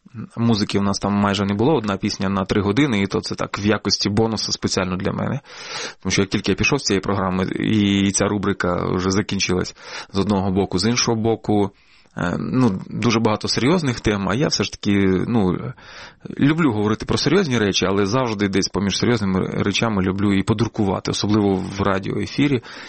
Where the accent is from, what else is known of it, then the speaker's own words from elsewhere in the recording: Lutsk, Volyn Oblast, Ukraine; Так, я з Луцька.